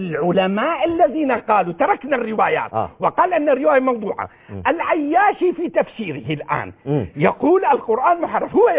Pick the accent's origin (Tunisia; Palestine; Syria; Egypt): Syria; Hama, Hama Governorate; نعم أنا من سوريا ومن حمال باسل الأبية